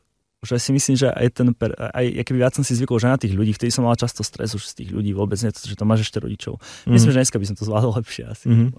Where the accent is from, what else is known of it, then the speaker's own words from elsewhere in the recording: Prešov, Prešov Region, Slovakia; to je jeden z dôvodov, prečo som nikdy neodišiel z Prešova, prečo tam som doteraz.